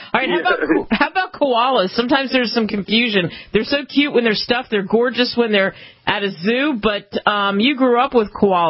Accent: Philadelphia, Pennsylvania, United States; So, for example, I grew up in Philly.

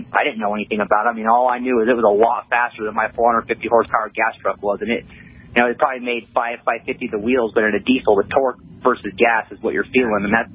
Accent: Livingston, Montana, United States; I had a really good friend growing up in Montana. He had a fully restored 1970 Chevy with a throttle body, fuel injected 350 in this thing. And, you know, we used to always go out in town and, you know, 16 years old growing up, dragging Livingston Main Street

